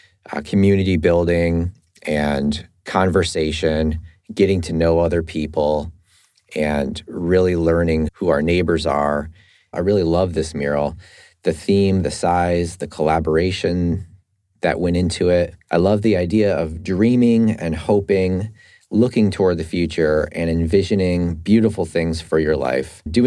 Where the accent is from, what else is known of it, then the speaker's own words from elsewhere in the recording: Michigan, United States; moved away as an adult; now in Columbus, United States; I am originally from Michigan, and I came to Columbus to go to college, and I made Columbus my home more than 20 years ago, probably around 25 years ago.